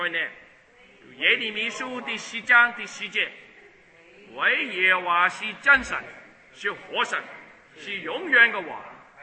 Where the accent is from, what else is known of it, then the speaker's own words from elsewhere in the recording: China; 我们中国人很多人都是以前都是拜偶像啊